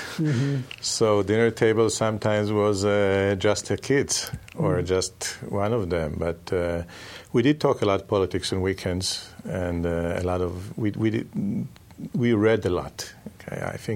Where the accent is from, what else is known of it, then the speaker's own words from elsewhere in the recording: Haifa, Haifa District, Israel; English is a second language; I was born and raised in Israel, in Haifa, and then north of Tel Aviv. And grew there, went to the army.